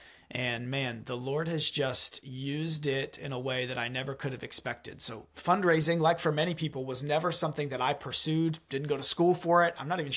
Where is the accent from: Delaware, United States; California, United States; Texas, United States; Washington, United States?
Delaware, United States; I was from Delaware. My wife was from South Jersey.